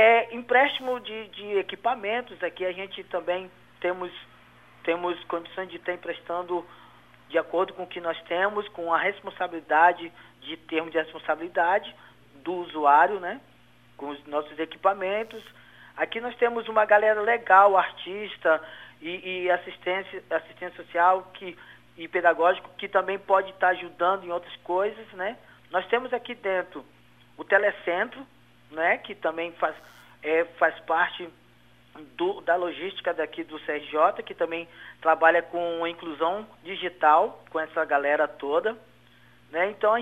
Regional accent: Guinea; now in Espírito Santo, Brazil; eu como sou africano de Guiné-Conakry

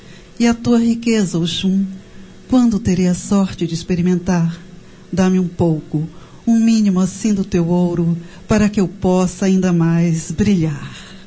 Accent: Salvador, Bahia, Brazil; now in Espírito Santo, Brazil; Eu sou de Salvador, mas vim morar com meu pai aqui nos anos 80 e eu acabei ficando aqui, né? E hoje eu sou capixaba de coração, gente. Eu adoro aqui. Aqui é onde eu escolhi para viver. Eu sou capixaba de coração. Baiano de nascimento

